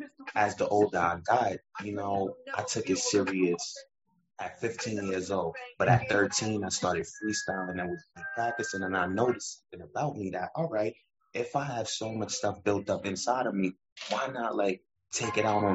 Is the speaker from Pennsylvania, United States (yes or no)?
no; New York, United States; And who represents like the area where I'm from, because you know I'm from New York